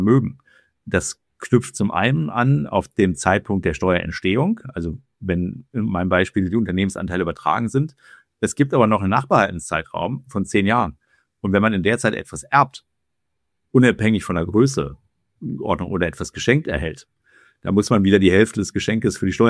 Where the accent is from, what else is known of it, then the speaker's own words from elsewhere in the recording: Schwerte, North Rhine-Westphalia, Germany; und ich komme so aus der Nähe von Dortmund, also so zum Tor des Sauerlands, zu Schwerte komme ich.